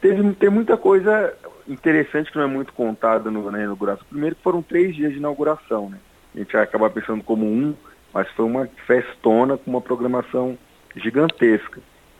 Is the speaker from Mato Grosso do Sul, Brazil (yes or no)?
no; Brasília, Federal District, Brazil; born there; Não, nasci aqui no HSA, meu pai é militar, então eu nasci aqui, mas eu fui embora com 3 anos.